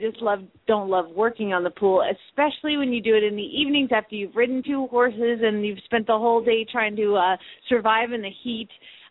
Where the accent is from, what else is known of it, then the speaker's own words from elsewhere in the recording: Phoenix, Arizona, United States; from Phoenix, Arizona